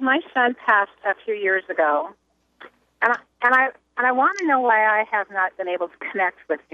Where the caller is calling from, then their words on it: Everett, Washington, United States; I'm from Everett.